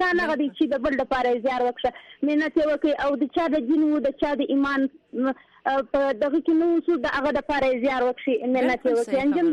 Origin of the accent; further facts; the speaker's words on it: Afghanistan; ګوره زه دا افغاني يم